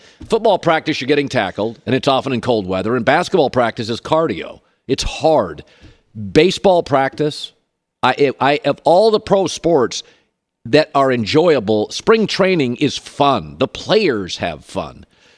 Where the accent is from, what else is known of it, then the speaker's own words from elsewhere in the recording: Westport, Washington, United States; When I was back in my hometown of Westport, Grayland, Washington, about 10 years ago